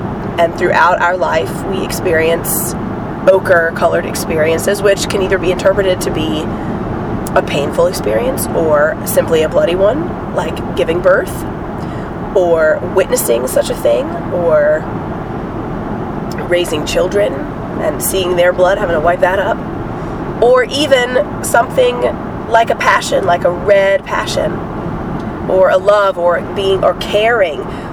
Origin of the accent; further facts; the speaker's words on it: North Carolina, United States; and I grew up in North Carolina and went to a school in one of the larger cities in North Carolina, that's Greensboro, which is about an hour away from where we live now.